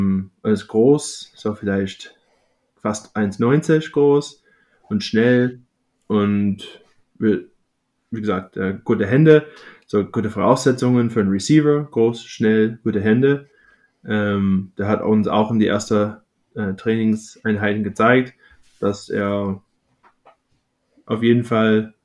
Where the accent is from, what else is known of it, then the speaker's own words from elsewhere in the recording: Chicago, Illinois, United States; German is a second language; Ich komme auch aus Chicago.